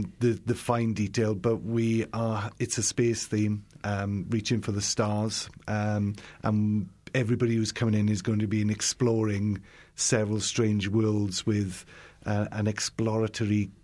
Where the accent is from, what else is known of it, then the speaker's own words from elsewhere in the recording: Wales, United Kingdom; I'm from a little country called Wales, which is in the United Kingdom.